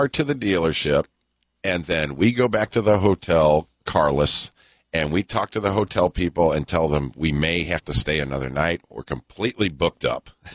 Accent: St. Louis, Missouri, United States; We're here from St. Louis. We want to leave tomorrow.

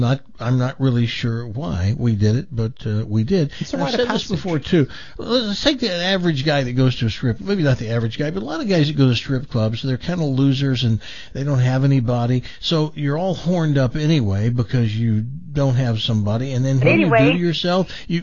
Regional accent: Humboldt, Tennessee, United States; born there; I was born in Humboldt, Tennessee.

